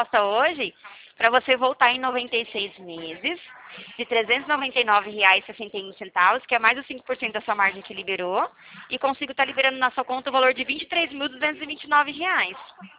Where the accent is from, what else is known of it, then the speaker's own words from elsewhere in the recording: Dracena, São Paulo, Brazil; Pior que aqui é só minha cidade natal, que é Dracena, que é aqui pertinho também. Lá é uns 2, 3 graus mais quente que aqui.